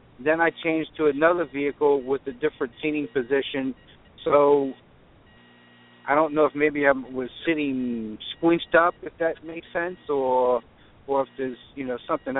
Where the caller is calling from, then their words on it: New Orleans, Louisiana, United States; I'm calling from New Orleans.